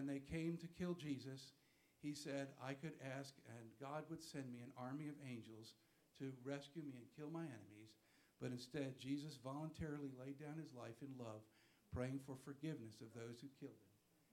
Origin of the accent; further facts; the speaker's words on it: New York, United States; He knew I was from New York, so it hit me particularly hard.